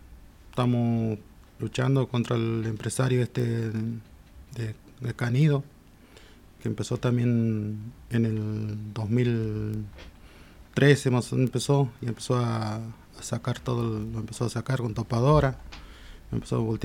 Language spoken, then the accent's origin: Spanish; Buenos Aires, Argentina; venimos ya de Argentina, venimos de... del norte de Buenos Aires